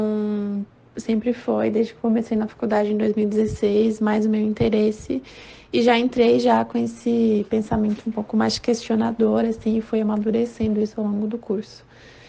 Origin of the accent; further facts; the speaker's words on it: Santa Catarina, Brazil; now in São Paulo, Brazil; tenho 23 anos, sou natural de Santa Catarina, mas atualmente moro em São Paulo, um ano e meio já.